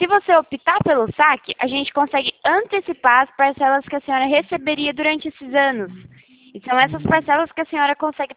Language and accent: Portuguese; São Paulo, Brazil; Eu sou de São Paulo